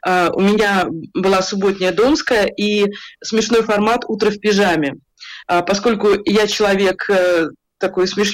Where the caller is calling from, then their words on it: Stockholm, Stockholm County, Sweden; Я из Стокгольма. Тут действительно вот холодно и промозгло, поэтому я звучу простуженно. Тут классическая шведская осень с дождиками, с низкими тучами.